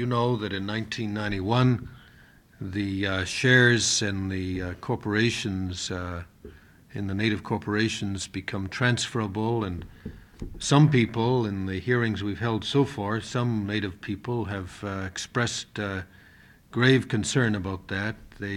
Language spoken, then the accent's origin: English; Canada; I'm from Canada, but I've spent 3 years in the Canadian and sub-Canadian Arctic and sub-Arctic regions holding meetings in the 1970s there